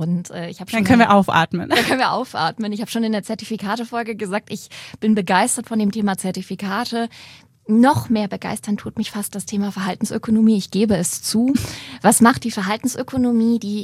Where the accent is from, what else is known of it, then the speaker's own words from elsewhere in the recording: Hamburg, Germany; Ich komme ja aus dem Norden, aus Hamburg. Und in Hamburg regnet es ab und zu mal.